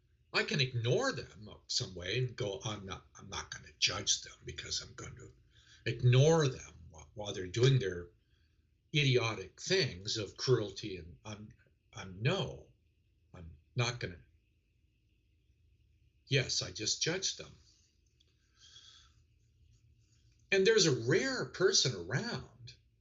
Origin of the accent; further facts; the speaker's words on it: United States; my great country, as an American